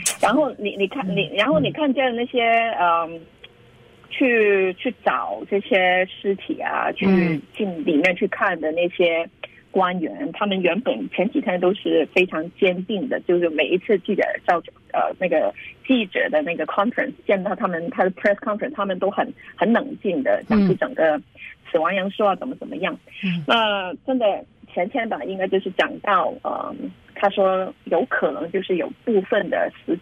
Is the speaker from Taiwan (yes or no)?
no; Hong Kong; accent: Hong Kong; 可能听众听到我的口音都知道，我真的就是真正的一个香港人。